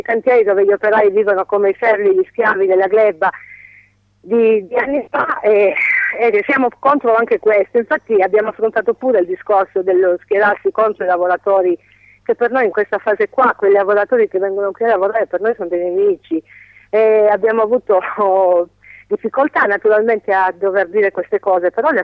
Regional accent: Calabria, Italy; io sono calabrese, so bene di cosa parlo

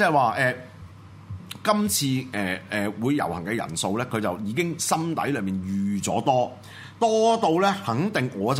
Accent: Hong Kong; 咁對於我哋呢一脱嘅香港人嚟講咧

